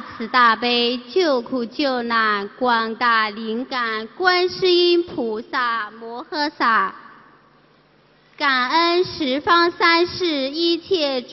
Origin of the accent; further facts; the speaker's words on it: Hunan, China; 我是来自湖南的同修